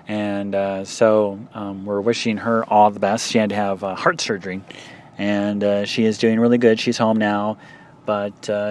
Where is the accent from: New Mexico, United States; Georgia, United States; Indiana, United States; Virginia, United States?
Indiana, United States; because, you know, I'm from Indiana, so I could use something like Hoosier.